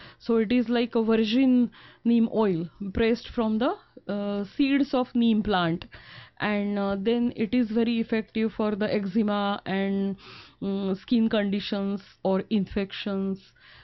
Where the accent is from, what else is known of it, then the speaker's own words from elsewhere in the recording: India; I grew up in India, and in India the Ayurveda is blended with the festivals and daily rituals.